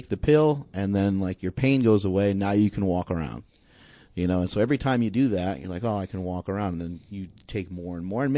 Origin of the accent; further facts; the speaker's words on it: Peekskill, New York, United States; born there; I was born in Peekskill, New York in 1976.